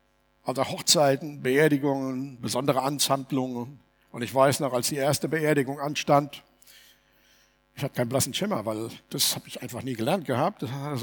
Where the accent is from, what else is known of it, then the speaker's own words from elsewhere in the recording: Steinheim, Germany; ich bin in Steinheim geboren, dann ist die Familie nach Jürgesheim gezogen, da lebten wir einige Jahre, sind dann wieder nach Steinheim zurück.